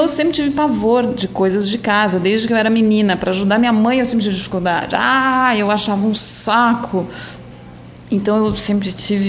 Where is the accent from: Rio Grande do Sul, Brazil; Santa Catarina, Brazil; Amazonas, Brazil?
Rio Grande do Sul, Brazil; Eu sou gaúcha.